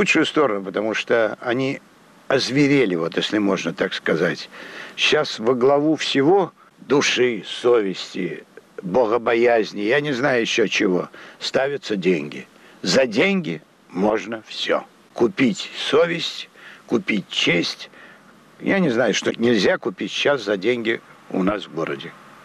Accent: Saint Petersburg, Russia; Я работаю на такси 50 лет в городе Ленинграде. Я не могу называть его Санкт-Петербургом, потому что я коренной ленинградец.

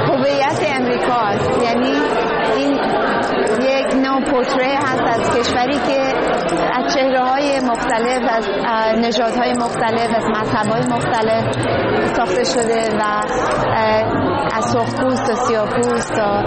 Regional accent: Iran; که برای من خیلی جالب بود که من به عنوان یه ایرانی بتونم برای اولین بار نوشتن به زبان فارسی رو

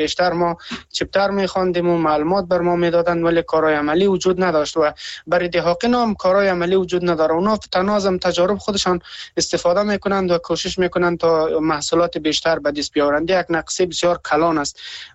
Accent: Afghanistan; ما که در سمت شمال افغانستان در واقع بزرگ شدیم

